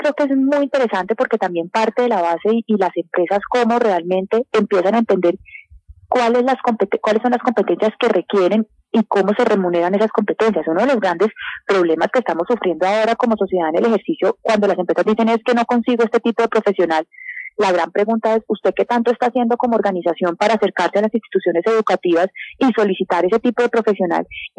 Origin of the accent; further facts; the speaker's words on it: Colombia; cómo nos queremos ver como colombianos